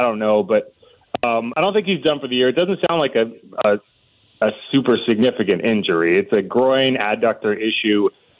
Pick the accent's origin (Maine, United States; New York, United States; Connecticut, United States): Connecticut, United States; also born or lived in South Carolina; I grew up in Connecticut, so